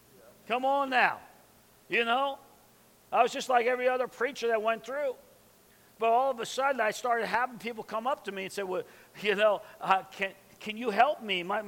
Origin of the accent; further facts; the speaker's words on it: New York, United States; I'm from New York. I was born hurried.